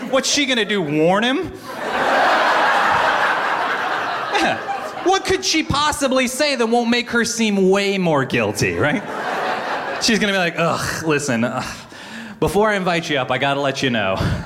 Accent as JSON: {"language": "English", "town": "Atlanta", "region": "Georgia", "country": "United States", "tie": "born or raised there", "said": "I grew up outside of Atlanta, Georgia."}